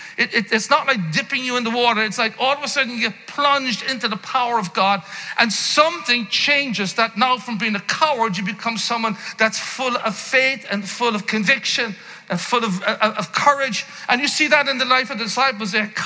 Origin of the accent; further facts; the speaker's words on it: Ireland; I am Irish, okay, so it takes a little bit longer than other people.